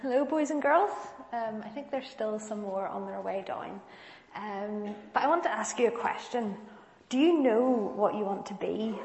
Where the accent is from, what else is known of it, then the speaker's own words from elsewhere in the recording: Newtownards, Northern Ireland, United Kingdom; I grew up in Yutnard, so we always went up to Scrabo, up to the forest park